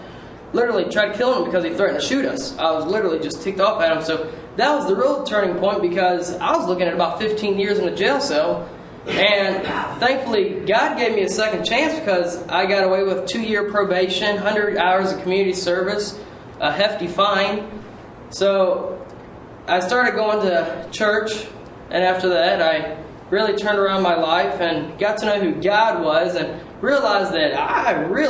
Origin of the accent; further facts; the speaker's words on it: Waynesboro, Virginia, United States; I'm from Waynesboro, Virginia. I'm a member at Waynesboro Believers Fellowship.